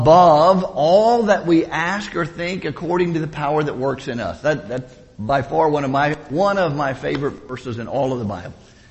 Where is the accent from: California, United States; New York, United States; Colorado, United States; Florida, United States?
Florida, United States; When I grew up in Florida, it was like 3 o'clock in the afternoon. You could almost set your watch by it.